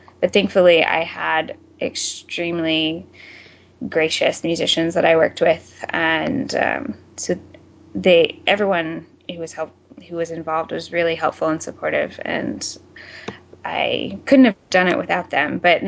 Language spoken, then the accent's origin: English; Ohio, United States; born there; also born or lived in Florida; So I was born in Ohio and then I spent several years in Florida, which is a sort of a musical wasteland, to be honest.